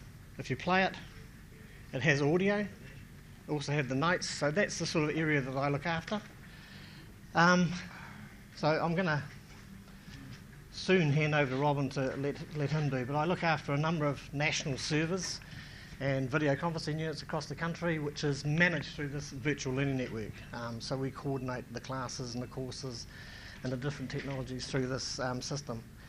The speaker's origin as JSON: {"language": "English", "region": "Wellington", "country": "New Zealand", "said": "I'm from Wellington, which is around here"}